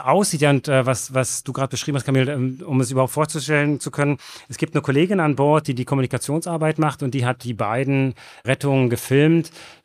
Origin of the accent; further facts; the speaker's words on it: East Germany, Germany; ich bin in Ostdeutschland groß geworden, in der DDR